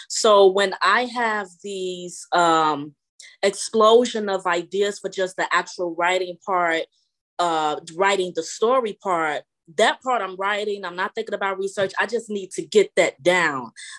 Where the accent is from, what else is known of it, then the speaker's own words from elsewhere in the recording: Chicago, Illinois, United States; moved away as an adult; also born or lived in Louisiana; because I'm from Chicago, but I moved to Louisiana like right after I met my husband, and I've been there for like 8 years. Then I moved to Georgia.